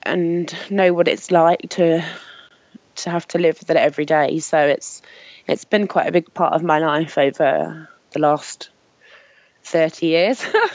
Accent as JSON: {"language": "English", "country": "United Kingdom", "said": "I'm 36, and for anyone that can't tell, I'm British. I'm a mother of three"}